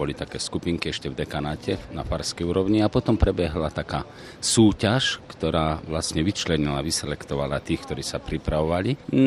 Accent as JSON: {"language": "Slovak", "region": "Žilina Region", "country": "Slovakia", "said": "Ja pochádzam z Oravy. Tri dediny mali jeden kostol, Sihelná Rabča, Polhora, mali sme v Rabči, taký náš farský kostol."}